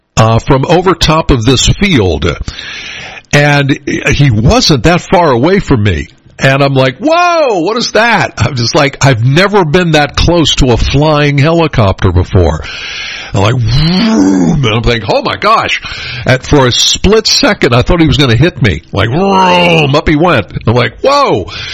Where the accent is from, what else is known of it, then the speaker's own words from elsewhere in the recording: Penns Valley, Pennsylvania, United States; I know I'm from Penns Valley.